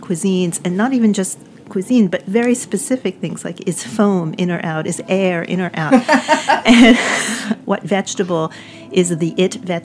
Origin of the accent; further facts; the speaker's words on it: New York City, New York, United States; You know, I've spent a lot of time going back and forth to New York City, which is my hometown, and I was raised here, but I have worked and lived in different states.